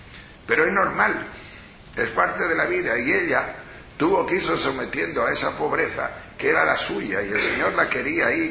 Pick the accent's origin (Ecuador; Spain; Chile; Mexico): Spain; Peñalver, Castilla-La Mancha; now in Móstoles, Spain; yo salí de Peñalver, pues la verdad es que Peñalver era mucho Peñalver. Y de repente a Móstoles, y además no sabíamos ni a lo que veníamos